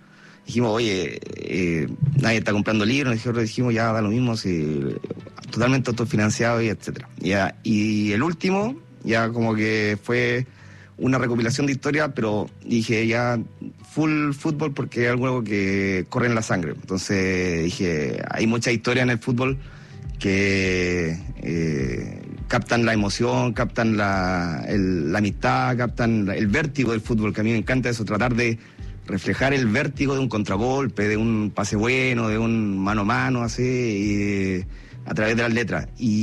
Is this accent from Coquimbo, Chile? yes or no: no; Calama, Antofagasta, Chile; also born or lived in Santiago / Viña del Mar; yo nací en Santiago, pero me fui muy joven a Calama con mi familia. Ya. Mi papá lo trasladaron, entonces se dedicó a la minería, y desde entonces, viviendo en Calama, Chuquicamata, y después a la universidad, yo me fui a Viña, ahí en el mar